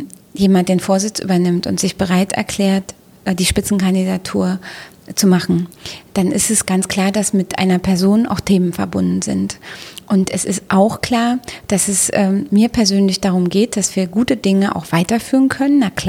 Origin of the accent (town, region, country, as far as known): Berlin, Germany